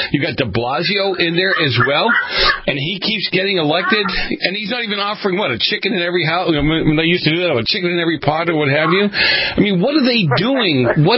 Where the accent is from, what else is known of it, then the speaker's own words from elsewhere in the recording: Boston, Massachusetts, United States; The mafia would love that back in the 70s. I grew up in Boston.